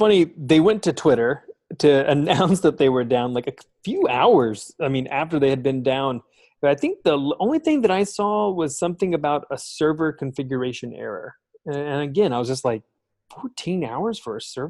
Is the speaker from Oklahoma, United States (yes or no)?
yes; Oklahoma, United States; Where am I from? Oh, Cora. I was like, where am I from? Like, I had like really think about that. I was like, you could, Oklahoma?